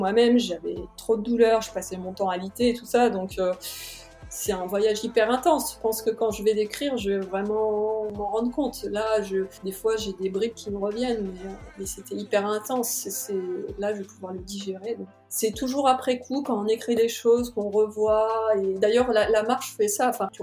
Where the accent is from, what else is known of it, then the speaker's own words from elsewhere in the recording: Normandy, France; je suis originaire de Normandie, donc c'est le point fort